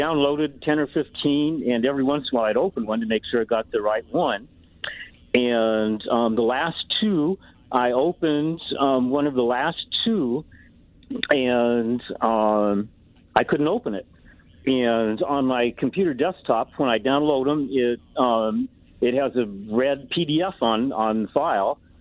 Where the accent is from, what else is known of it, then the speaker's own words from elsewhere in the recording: Colorado, United States; Yeah, I'm from Colorado and I have relatives in Colorado.